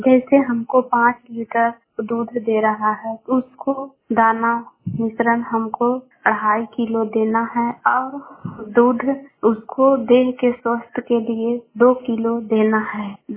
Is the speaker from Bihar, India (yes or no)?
yes; Patna, Bihar, India; मैं गोवा से त्रिपुरा से बोल रही हूँ। मैं पटना जिला की रहने वाली हूँ।